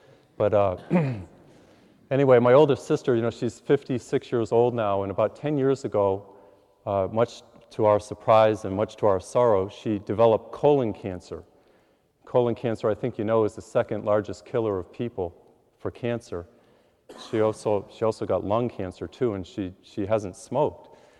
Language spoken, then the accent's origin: English; Massachusetts, United States; now in Houston, United States; I was flying from Houston, where I live, to Boston. I had a mission last Lent up in Massachusetts, where I grew up.